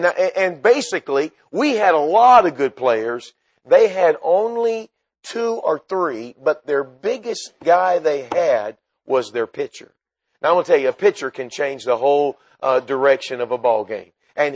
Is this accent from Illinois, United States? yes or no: no; Texas, United States; And I grew up in Texas. In the middle of the summer, it was like 190.